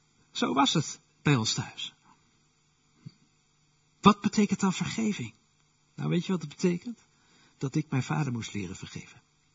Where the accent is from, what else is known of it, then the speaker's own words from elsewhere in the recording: Utrecht, Netherlands; Dat gebeurde thuis bij ons in Utrecht. En er waren momenten dat ik als kind bij de deur stond, de tussendeur, de schuifdeuren van ons huis.